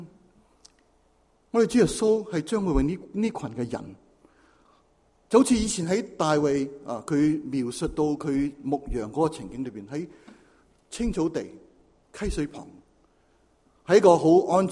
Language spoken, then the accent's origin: Chinese; China; now in Los Angeles, United States; 我们中国人呢吃饭呢是有张台，多数是圆台的，我们中国人喜欢圆台，那就坐低一起吃饭。那就北美居住的人呢，好像我们在美国在洛杉矶住